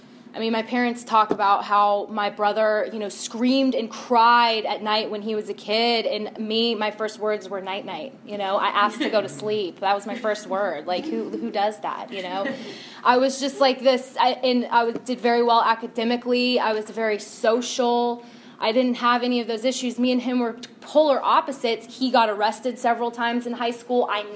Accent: East Cobb County, Georgia, United States; I grew up in Metro Atlanta. I grew up in East Cobb County, went to Lassiter High School. I don't know how familiar you guys are with the area. East Cobb snobs, you know, that's what we are.

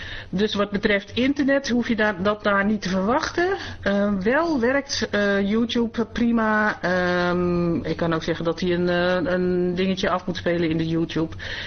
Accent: Netherlands; want ik ben een Nederlander, zeg ik dan.

